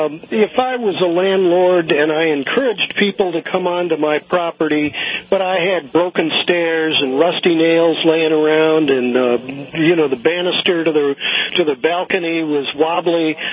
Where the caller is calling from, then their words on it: California, United States; I'm calling you from California